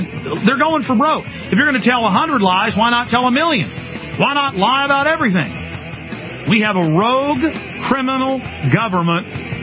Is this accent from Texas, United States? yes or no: yes; Dallas, Texas, United States; saw him on the news giving reports about Dallasites, my hometown, concerned about there not being enough of the vaccine.